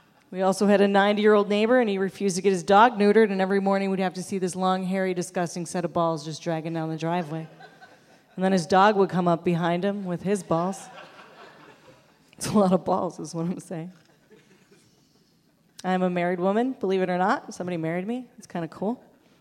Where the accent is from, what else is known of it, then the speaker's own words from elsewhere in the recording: Buffalo, New York, United States; also born or lived in Van Nuys; I am from Buffalo, New York, but I spent about 4 years living down near Los Angeles in a town called Van Nuys.